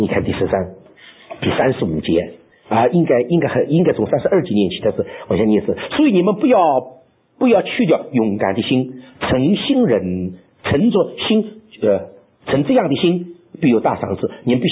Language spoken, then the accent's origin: Chinese; Shanghai, China; 好像你们广东人叫我们上海佬一样，你听见我们不会讲广东话说，可还上海佬？